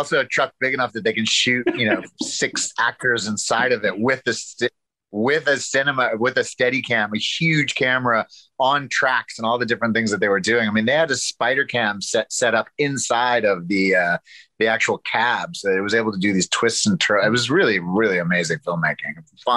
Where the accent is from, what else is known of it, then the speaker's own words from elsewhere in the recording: Arkansas, United States; also born or lived in New York City; I come from the South. I come from Arkansas.